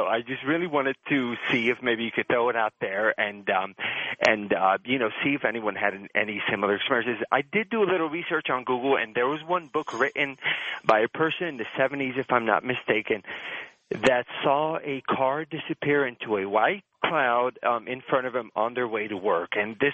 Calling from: California, United States; I'm calling from California

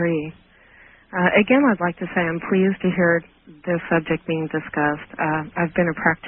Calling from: Washington, United States; Good evening. I'm calling from Washington State.

